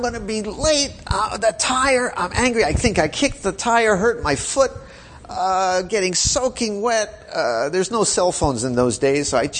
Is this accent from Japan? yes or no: yes; Japan; now in United States; I come here from Japan. Japan, you turn the TV on, they're selling you this thing, selling you. You need this, you need that. I come here to America, same thing, it's just in English.